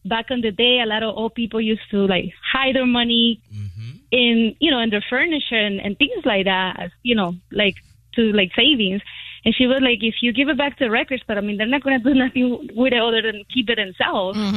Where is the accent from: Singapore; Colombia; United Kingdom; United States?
Colombia; I'm from another country, I'm from Colombia